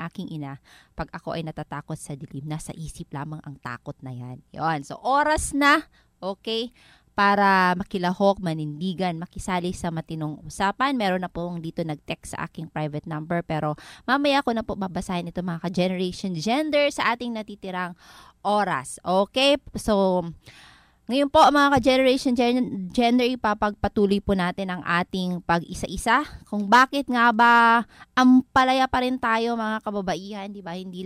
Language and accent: Tagalog; Eastern Visayas, Philippines; growing up in Northern Samar, we only had one radio station, DYSM